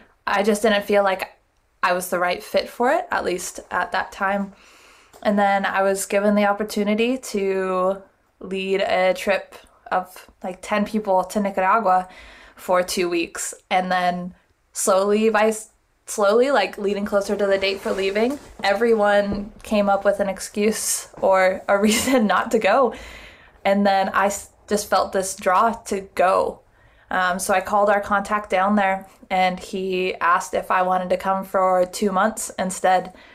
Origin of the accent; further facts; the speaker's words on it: United States; And even that, I felt like, okay, this is like everyday missions, but not in my home country again. Mm-hmm. And then I came back to the States